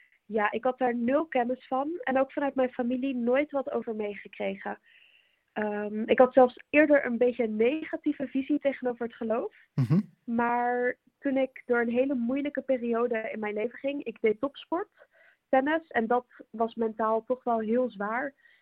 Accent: Netherlands; moved away as an adult; now in Leuven, Belgium; Ik kom uit Nederland, maar ik studeer al 3 jaar in Leuven. Dus vandaar dat ik ook eigenlijk bijna altijd in Vlaanderen te vinden ben.

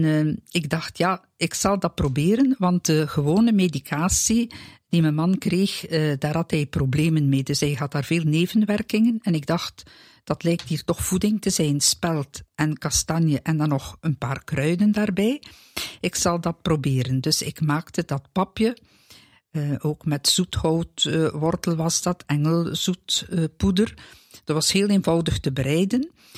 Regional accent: Sint-Laureins, East Flanders, Belgium; Ik kom van een eindje. Ik kom van Sint-Lorijns. Dat is dicht bij Eeklo. Dat is tussen Gent en Brugge.

